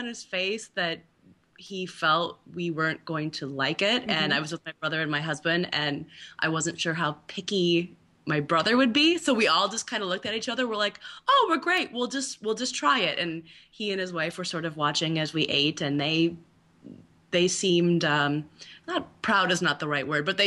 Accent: North Dakota, United States; but I'm from North Dakota, and that's a landlocked state.

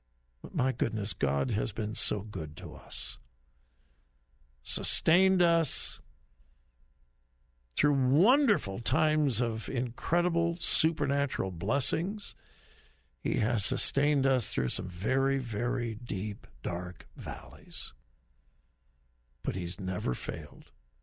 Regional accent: Wichita, Kansas, United States; moved away as an adult; now in Westerville, United States; Joy and I came from Wichita, Kansas to Westerville, Ohio. We moved here on March 12, 1976.

